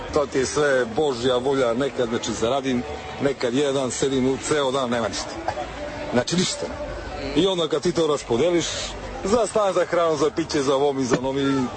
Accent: Leskovac, Jablanica District, Serbia; ali ja sam iz Leskovca

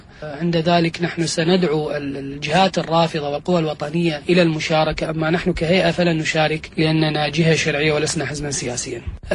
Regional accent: Iraq; ثم بعد ذلك نجلس نحن كعراقيين نتفاهم فيما بيننا

